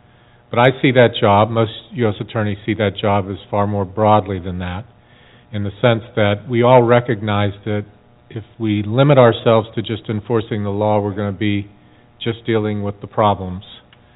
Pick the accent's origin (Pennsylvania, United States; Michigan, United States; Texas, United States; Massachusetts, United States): Pennsylvania, United States; Castle Shannon; In terms of my background, I grew up in Castle Shannon. I went to Keystone Oaks High School, went to college at Penn State, and went to law school at the University of Pittsburgh. So it doesn't get any more hometown than that.